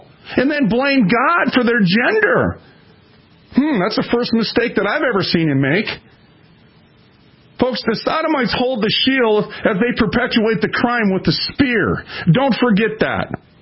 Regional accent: Minnesota, United States; I'm from Minnesota.

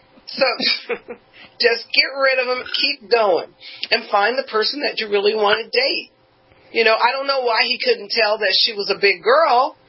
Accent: Los Angeles, California, United States; I come from L.A. I come from Hollywood.

